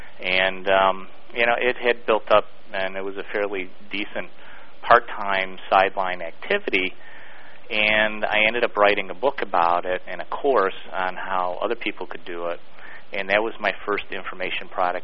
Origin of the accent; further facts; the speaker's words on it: Utica, New York, United States; also born or lived in Boston; Well, I was born in Utica, New York in 1957. So if you add up the years, you can tell how old I am. And I lived here for most of my life.